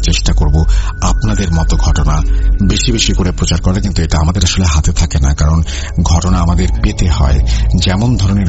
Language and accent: Bangla; Dhaka Division, Bangladesh; আমার বাড়ি ছিল টাঙ্গাইল জেলার সীমানার শেষ এবং জামালপুর জেলার সীমানার শুরুতে।